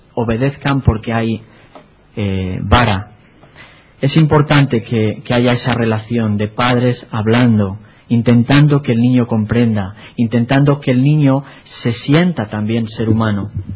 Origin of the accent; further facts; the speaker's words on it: Castile and León, Spain; Cuando era un crío, y esto ya por el 1930 y algo, pues en mi pueblo tenemos un río precioso, se llama el Tormes